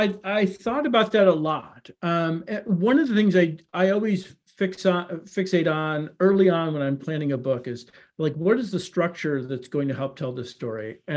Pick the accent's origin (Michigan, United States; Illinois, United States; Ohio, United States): Illinois, United States; Chicago; And even though, like, I grew up in Chicago